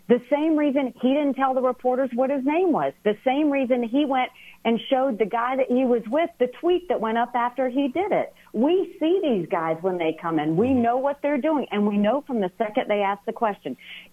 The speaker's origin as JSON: {"language": "English", "region": "the South", "country": "United States", "said": "Yes, I know it was about slavery. I'm from the South."}